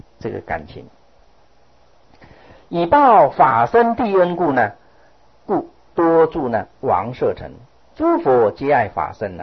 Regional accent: Yilan County, Taiwan; 比如说我是宜兰人，你知道吗？

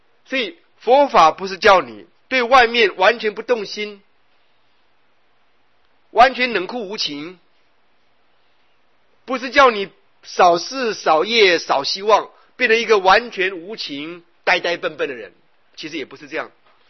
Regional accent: Taipei, Taiwan; 我台北人，我坐过这个北回归线也很多次了

